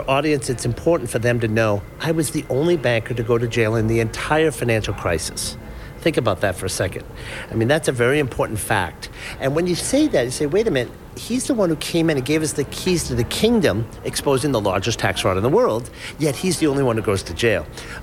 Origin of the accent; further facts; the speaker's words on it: Boston, Massachusetts, United States; I grew up in Boston. I went to a private military university for college